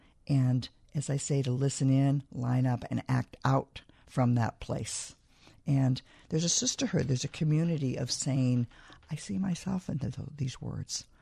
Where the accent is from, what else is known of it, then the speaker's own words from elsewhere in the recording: California, United States; And please forgive my language. I'm from California